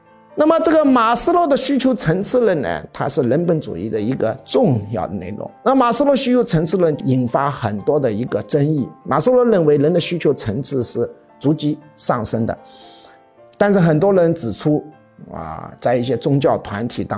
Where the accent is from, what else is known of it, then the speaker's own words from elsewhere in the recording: China; 在我们中国人眼里面，科学是等同于真理，